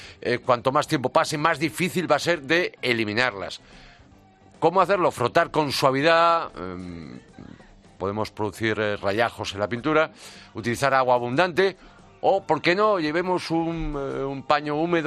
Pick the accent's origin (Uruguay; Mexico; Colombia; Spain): Spain; Galicia; Por contra, el más barato es el de mi tierra, el de Puxeiros, a Bayona, en Pontevedra, 28 kilómetros